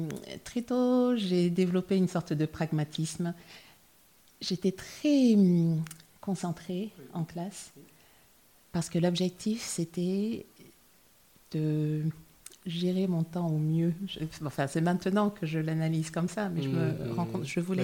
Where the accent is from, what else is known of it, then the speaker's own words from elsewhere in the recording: Dakar, Senegal; Alors, je suis née, j'ai grandi à Dakar.